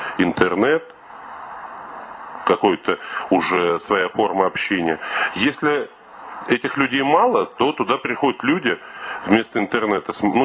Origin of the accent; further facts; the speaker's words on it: Moscow, Russia; И что мы, как москвичи, как жители этого города, имеем на их право